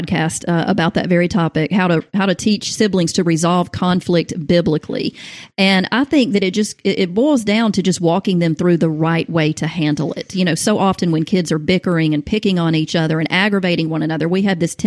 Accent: the South, United States; Now, obviously I'm from the South, so my kids said ma'am and sir.

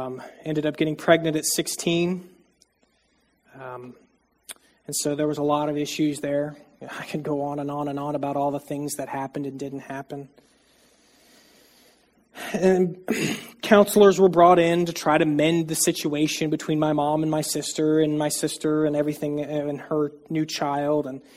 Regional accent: New Smyrna Beach, Florida, United States; So I grew up here in New Smyrna, Florida, in Edgewater, Florida, New Smyrna Beach, for pretty much my entire life.

